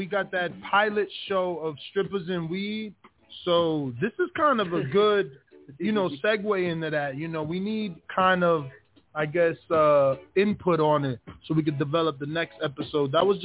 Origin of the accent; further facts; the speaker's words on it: East Coast, United States; I'm from the East Coast, so you guys got legalized way before us. Like I said, a year ago, I was in Jersey, and it was illegal.